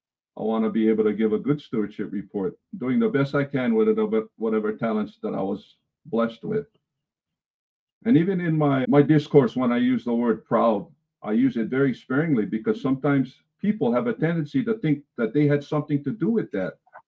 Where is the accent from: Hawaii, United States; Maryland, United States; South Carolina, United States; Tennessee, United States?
Hawaii, United States; But one of the biggest challenges we have as a Hawaiian people is agreeing to disagree.